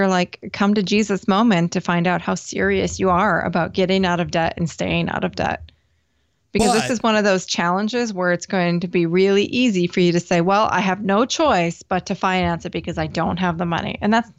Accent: Wisconsin, United States; Where I grew up in Wisconsin, it's not standard. You know, the last house I had in Wisconsin didn't have central AC.

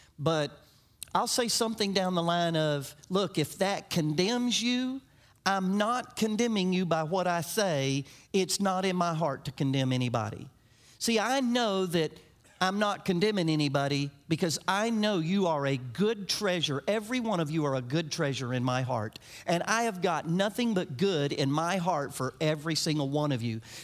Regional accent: Orlando, Florida, United States; I grew up in Orlando, Florida, and we lived in the orange groves. And orange juice was very, very huge where I grew up.

